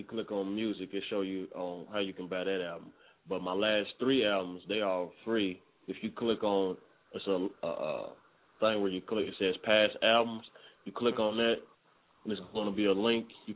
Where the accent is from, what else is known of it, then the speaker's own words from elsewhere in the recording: Louisville, Kentucky, United States; Yeah, I made that beat myself. I'm from Louisville, Kentucky.